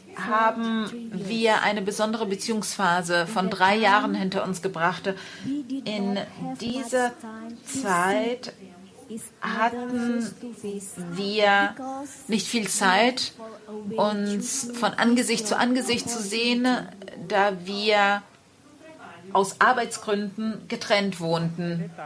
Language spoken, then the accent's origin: German; Indonesia; die Frau, die ich neben mir liebe, heißt Agnes Sandra. Wir kommen aus Indonesien.